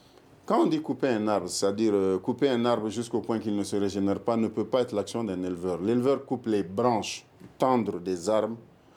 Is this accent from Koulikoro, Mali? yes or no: yes; Koulikoro, Mali; Je viens du Dougolon, de la région de Kouloukoro. Nous cultivons les terres depuis mon arrière-arrière-grand-père.